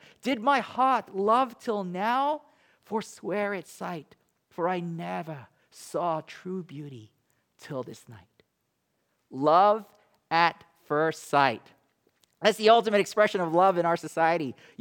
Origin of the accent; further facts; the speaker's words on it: Hong Kong; accent: British; I'll try to bring back the British accent that I learned growing up in Hong Kong.